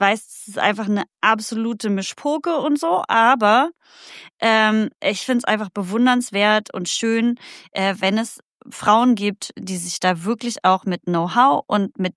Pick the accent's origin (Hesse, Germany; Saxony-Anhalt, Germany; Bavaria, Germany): Saxony-Anhalt, Germany; Halberstadt; ich bin ja aus Halberstadt.